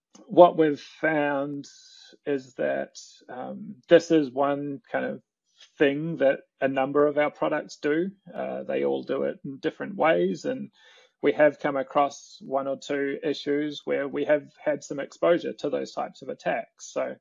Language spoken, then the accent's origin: English; New Zealand; My upbringing as a Kiwi